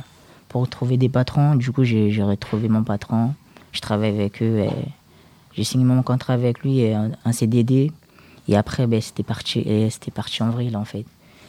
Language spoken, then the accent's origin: French; Madagascar; now in France; Je viens de Madagascar. Du coup, ça fait longtemps que je suis en France.